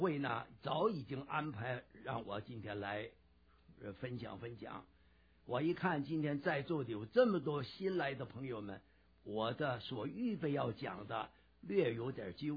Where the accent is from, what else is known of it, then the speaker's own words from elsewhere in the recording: Beijing, China; moved away as an adult; also born or lived in Northeast China / Shanghai; now in Vancouver, Canada; 我是生在东北，长到北京，我应该说我是算个北京人，工作在外省，退休以后回上海，再回探亲，来温哥华。